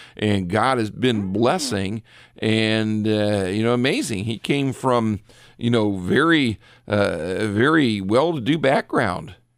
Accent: Richfield, Ohio, United States; Well, growing up in Richfield, I worked a year at the Coliseum too

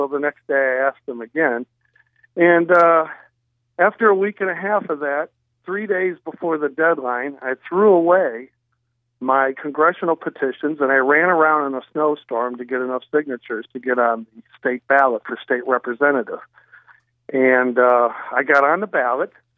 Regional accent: Sandusky, Ohio, United States; also born or lived in Toledo, Ohio; I'm a Buckeye. I was born in Ohio over in Toledo area, Bowling Green, and my father was a Navy veteran. He was after the Korean War. And I grew up in Sandusky, Ohio, Cedar Point

